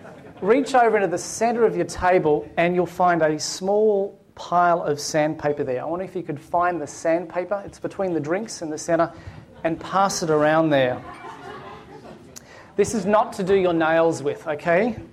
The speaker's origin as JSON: {"language": "English", "country": "Australia", "said": "as an Australian, I instantly snubbed the Duke"}